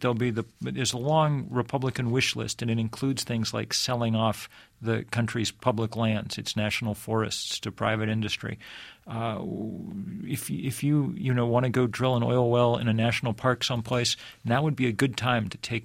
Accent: Vermont, United States; You know, don't blame me. I'm from Vermont.

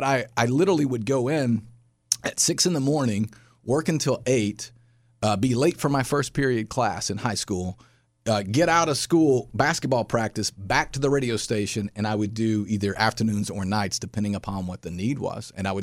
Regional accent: Cookeville, Tennessee, United States; I got a call from my hometown radio station in Cookeville, Tennessee, which is a neighbor of Sparta, a country station.

